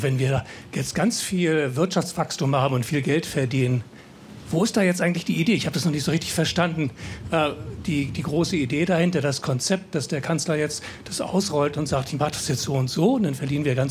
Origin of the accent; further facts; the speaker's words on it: Falkensee, Brandenburg, Germany; Ich komme aus Falkensee und ich war früher Arzt